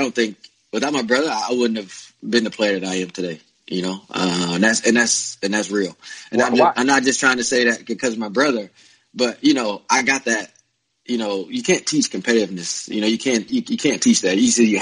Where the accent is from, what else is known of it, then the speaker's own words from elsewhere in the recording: Indiana, United States; But I was from Indiana. I never knew there was a whole world, and you know, people from California, from New York